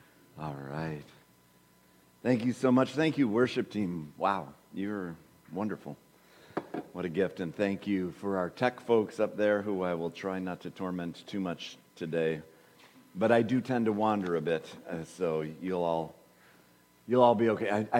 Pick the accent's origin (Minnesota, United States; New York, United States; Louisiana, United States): Minnesota, United States; Now, of course, I'm from Minnesota. That means it's, in my body clock, it's still, you know, just whatever, it's 9:40